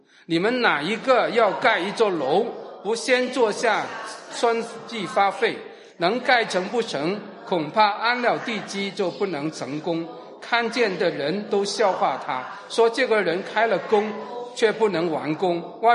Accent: China; 我们中国人很奇怪的，你有没有感觉我们中国人很特别啊？

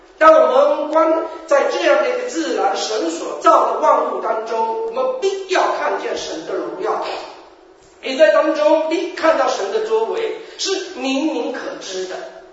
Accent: China; moved away as an adult; now in Canada; 当我在国内的时候，我好像也是好像一条龙一样啊，好像或者我像搞像模像样的。当移民来加拿大的时候，才发现忽然间换了一种语言的时候，整个人什么都不是的。

